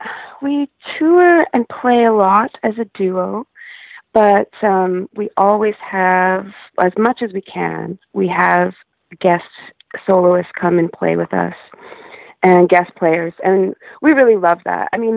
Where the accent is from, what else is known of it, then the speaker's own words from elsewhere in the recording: Alberta, Canada; we're both from Alberta, and we both played in punk and metal rock and roll bands in our youth, when we were teenagers